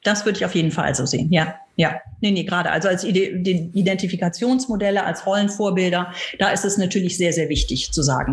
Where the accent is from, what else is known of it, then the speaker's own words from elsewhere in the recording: Cologne, North Rhine-Westphalia, Germany; Ich bin gebürtige Kölnerin.